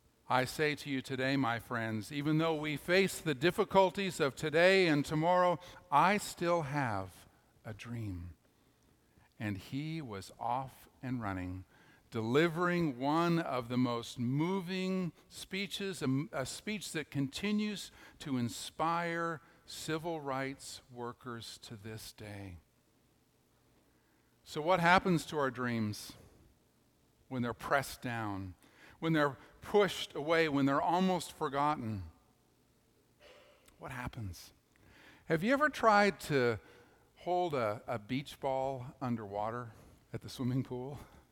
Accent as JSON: {"language": "English", "town": "Toronto", "region": "Ontario", "country": "Canada", "tie": "born or raised there", "said": "I was sitting in worship in my hometown church in Toronto. I was probably 13 or 14."}